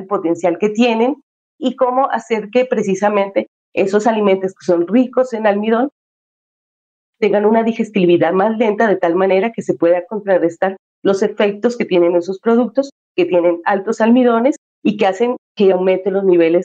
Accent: Nariño, Colombia; yo soy de origen, soy de Nariño, un departamento netamente rural.

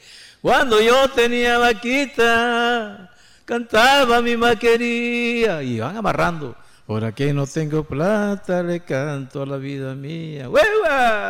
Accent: Sincelejo, Sucre, Colombia; yo me di cuenta que mi pueblo, Sincelejo, no tenía una canción para identificar las fiestas

